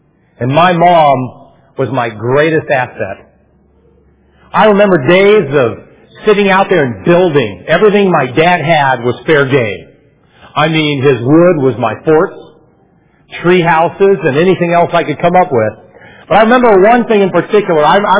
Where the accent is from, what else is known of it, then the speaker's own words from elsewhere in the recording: California, United States; I think about my mom. I think about growing up in California.